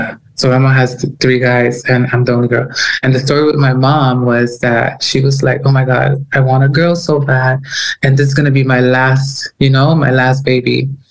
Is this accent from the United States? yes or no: no; Dominican Republic; also born or lived in Curacao; You know how it is. And I was in a household of Catholic with my mom. She's Dominican, so I'm Dominican. My dad is from Curacao.